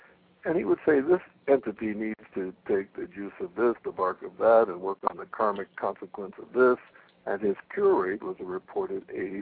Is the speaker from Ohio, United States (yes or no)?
yes; Columbus, Ohio, United States; I grew up in Columbus, Ohio, the Buckeye town.